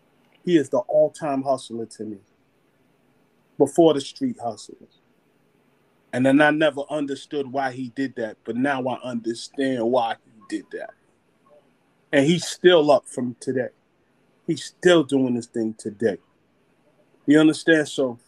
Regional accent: Brooklyn, New York, United States; See, I was that kid from Brooklyn.

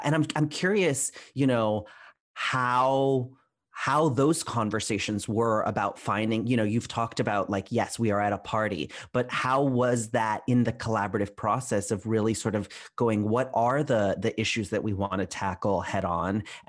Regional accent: Orlando, Florida, United States; I'm from Florida too. Puerto Rican, Ecuadorian household. I grew up in Orlando and I'm just like, oh, Florida.

